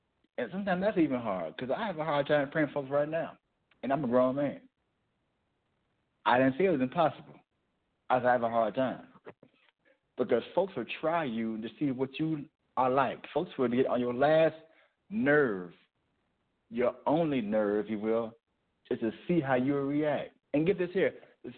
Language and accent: English; Little Rock, Arkansas, United States; I seen him preach in my hometown back in Little Rock